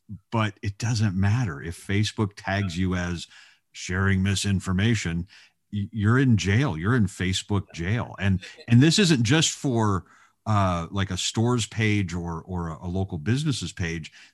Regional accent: California, United States; We're from California, Mike. We're not listening to this anymore.

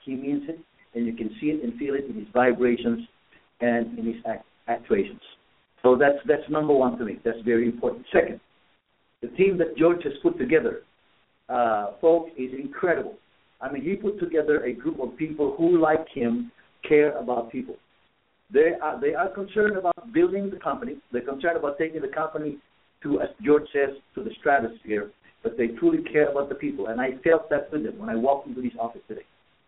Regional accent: Philippines; Number one, being a Filipino, I'm always excited.

